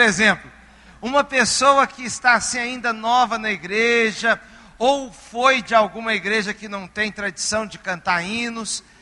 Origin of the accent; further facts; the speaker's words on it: Mogi Mirim, São Paulo, Brazil; num ponto de pregação que existia lá na minha cidade, em Moimirim. E eu era jovenzinho, adolescente para jovem.